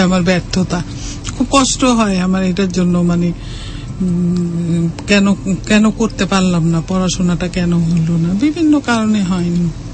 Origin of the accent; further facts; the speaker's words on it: Bangladesh; also born or lived in Dhaka; আমি class four পর্যন্ত আমি ঢাকায় ছিলাম, ক্লাস ফোর থেকে আমি গ্রামে চলে গেছি, গ্রামে ক্লাস নাইন পর্যন্ত